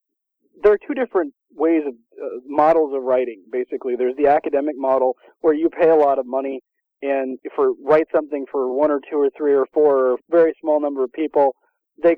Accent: Washington, United States; also born or lived in California; Actually, I grew up in Washington.

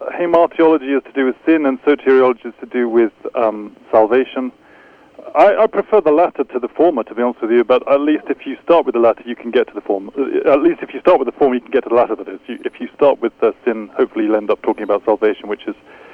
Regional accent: London, United Kingdom; accent: English; also born or lived in Scotland; I am an Englishman, actually, originally from London many years ago. So although I spent quite a few years of my adult life in Scotland, the accent didn't rub off, and I'm unfortunately stuck with my English accent.

